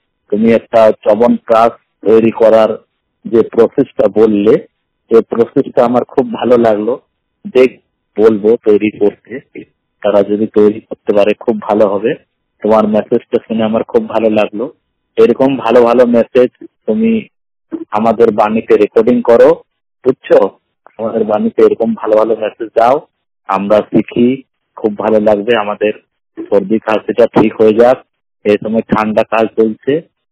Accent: Allahabad, Uttar Pradesh, India; আমার বাড়ি হলো এলাহাবাদ, উত্তরপ্রদেশ।

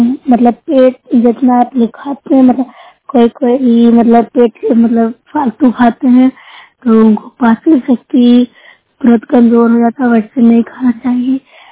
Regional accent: Noorsarai, Bihar, India; मैं नौसरा प्रखंड से बोल रही हूँ, जिला नालंदा का निवासी हूँ।

